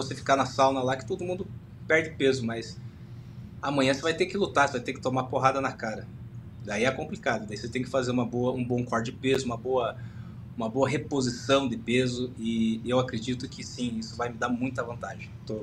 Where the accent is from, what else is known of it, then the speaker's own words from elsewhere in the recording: Brazil; E vim com quase quatro anos para cá, para o Brasil, mas eu me considero brasileiro, sou naturalizado brasileiro e tudo mais.